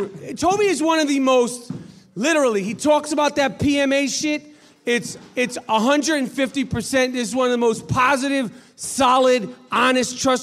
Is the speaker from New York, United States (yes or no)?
yes; New York City, New York, United States; Listen, motherfucker, not the part of New York City that I'm from.